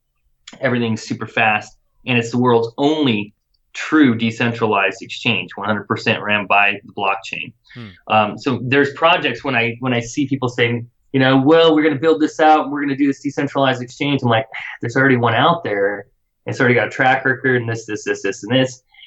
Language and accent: English; Idaho, United States; I'm from Idaho. I say potato, plus skinning cats is really sick.